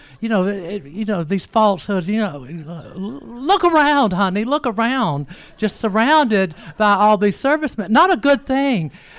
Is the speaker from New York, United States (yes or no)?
no; Savannah, Georgia, United States; I'm from Savannah, Georgia.